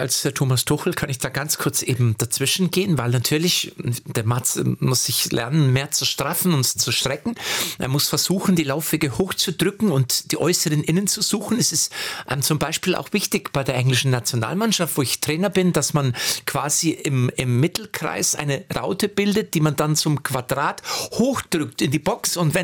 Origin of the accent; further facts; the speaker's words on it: Lippstadt, North Rhine-Westphalia, Germany; Also entweder in meiner Heimatstadt, in Lippstadt